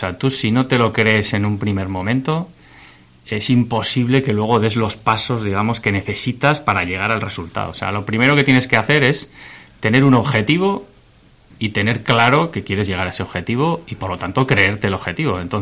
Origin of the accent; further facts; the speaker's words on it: Pamplona, Navarre, Spain; Pues yo soy de Pamplona y vivo allí.